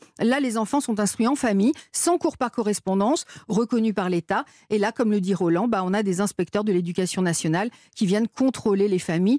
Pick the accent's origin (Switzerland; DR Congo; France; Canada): France; Hauts-de-France; Je ne suis pas du tout normande, je ne fais pas une réponse de normande, je suis plutôt de l'Oise.